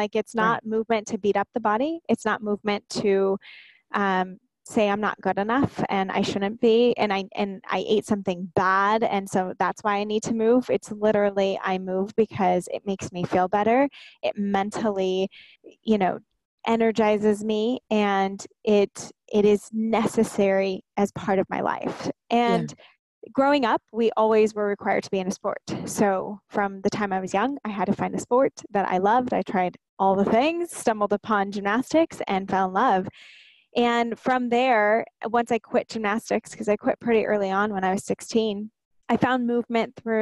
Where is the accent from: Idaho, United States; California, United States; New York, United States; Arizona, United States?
California, United States; now in Los Angeles, United States; I am from Southern California, but about an hour and a half outside of LA, and I live in LA now.